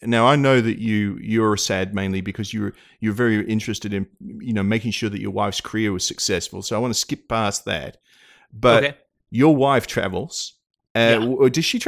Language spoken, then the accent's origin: English; Australia; I'm from Australia, so obviously none of my family are here.